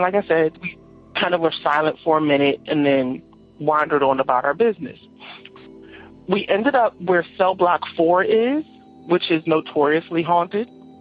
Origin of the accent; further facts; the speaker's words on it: Philadelphia, Pennsylvania, United States; I'm from Philadelphia, Pennsylvania.